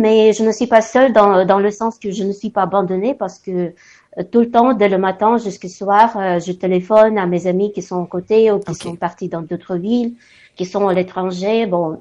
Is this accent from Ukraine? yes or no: yes; Ukraine; French is a second language; Moi, je parle le russe au quotidien. Je suis ukrainien, mais je parle le russe, pas de problème. Vraiment, pas de problème. Je parle le russe, je parle l'ukrainien, je parle le français, un tout petit peu anglais, je parle l'italien.